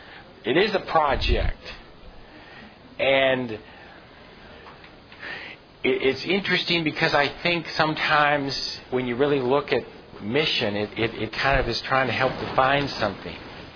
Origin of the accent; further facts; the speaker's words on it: New Jersey, United States; I was just took a step back in history in my experience of growing up in New Jersey.